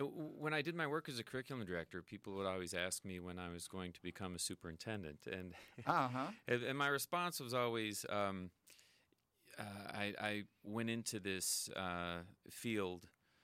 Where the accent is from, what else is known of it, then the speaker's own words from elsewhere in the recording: Racine, Wisconsin, United States; I grew up in Racine and went to Racine Unified Schools. I went to the Stephen Bull Fine Arts School as a kid and in Mitchell Middle School and went on to St. Cat's from there.